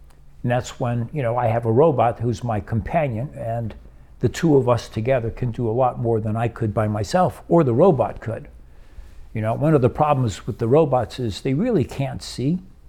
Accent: Brazil; So fortunately, I grew up in Brazil. That's where I learned how to drive.

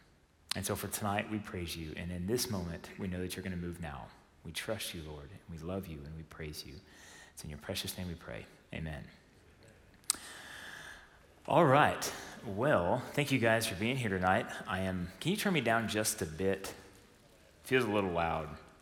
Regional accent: Texas, United States; I am a Texan in New York. I'm a Texan in Colorado, wherever I go.

